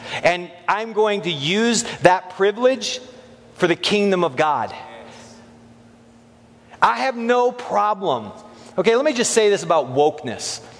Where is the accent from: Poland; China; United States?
United States; And I have privilege, no question, being an American.